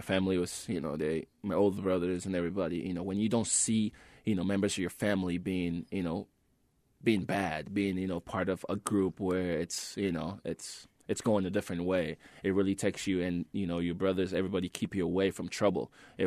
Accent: Kenema, Eastern Province, Sierra Leone; But, you know, growing up in Kenema, you know, things were tough, because when the war actually, you know, kicked off in Sierra Leone

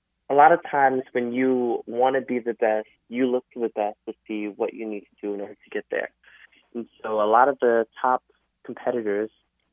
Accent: North Carolina, United States; But for me, growing up in North Carolina, there weren't many major clubs when I first started.

